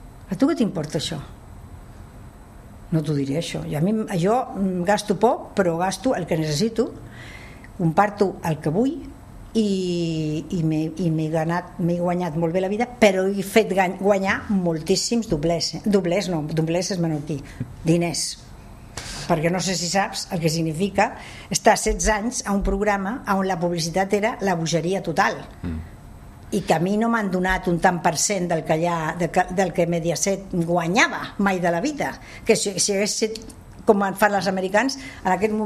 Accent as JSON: {"language": "Catalan", "region": "Catalonia", "country": "Spain", "said": "Jo sóc catalana, nen."}